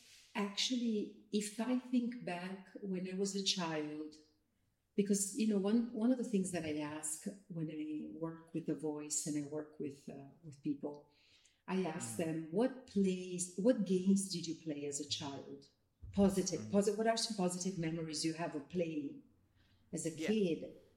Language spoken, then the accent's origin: English; Italy; I was born and raised in Italy.